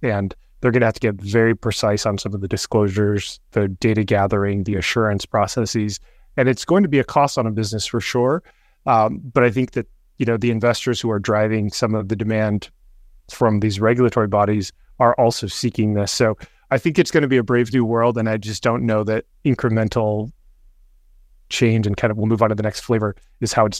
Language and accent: English; California, United States; In my home state of California, there's mandatory climate disclosures.